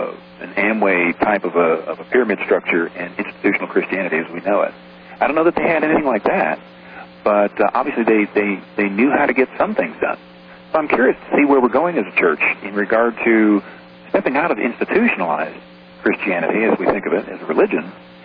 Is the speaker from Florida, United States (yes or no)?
no; Columbus, Ohio, United States; I am from Columbus, Ohio.